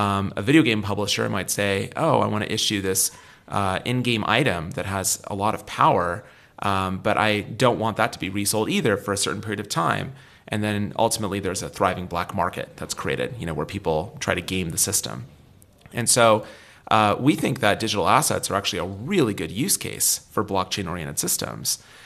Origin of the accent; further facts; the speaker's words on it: San Francisco, California, United States; And, you know, I grew up in San Francisco.